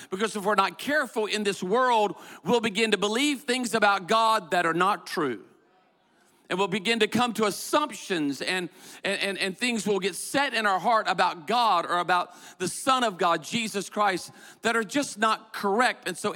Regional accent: Myrtle Beach, South Carolina, United States; being raised in a little small beach community called Myrtle Beach, South Carolina. I was raised in South Carolina in a beach community.

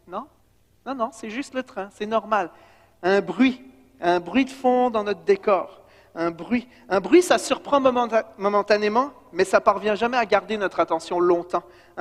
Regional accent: Switzerland; Quand j'étais jeune, j'étais en Suisse

